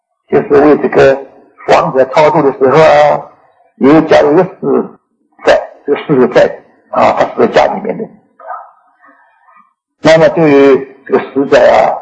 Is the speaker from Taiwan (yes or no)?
no; Shanghai, China; 就是我们上海人说的和尚啊